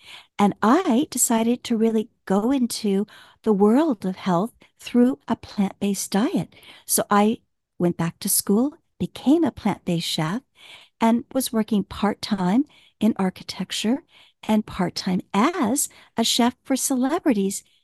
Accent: Midwest, United States; now in New York, United States; Growing up in the Midwest, food was always a big part of my growing up. Coming to New York was another aspect of it

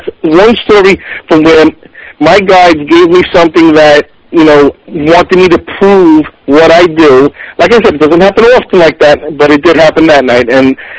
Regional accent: New York, United States; You know what, growing up in New York, there, you know, there's a certain way you grow up, and everybody has an attitude

